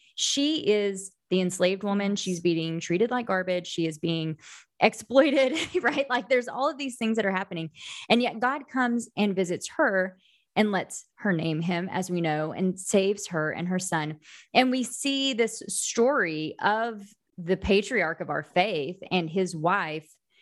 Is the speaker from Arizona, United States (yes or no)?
no; Oklahoma, United States; I grew up in Oklahoma, right? So like I grew up in Oklahoma, graduated college in Oklahoma, got my master's degree in Oklahoma.